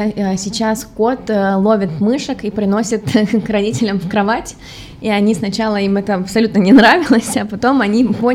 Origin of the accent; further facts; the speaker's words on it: Bryansk, Bryansk Oblast, Russia; я сама из Брянска